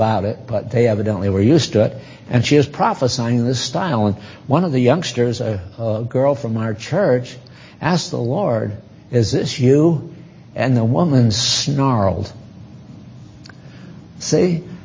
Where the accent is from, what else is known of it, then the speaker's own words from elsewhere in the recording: New England, United States; well, I come from New England, and I think of Maine and Vermont and New Hampshire and Massachusetts as being the real stuff.